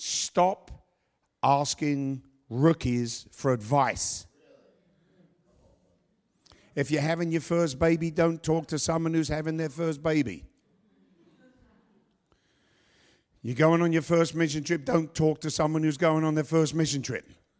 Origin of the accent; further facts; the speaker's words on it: England, United Kingdom; Sorry, I'm English.